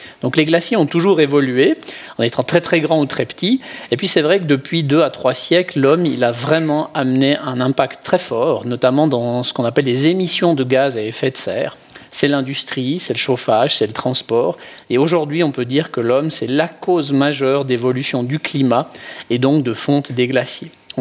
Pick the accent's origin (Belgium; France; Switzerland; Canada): Switzerland; soit pour agir chez nous en Suisse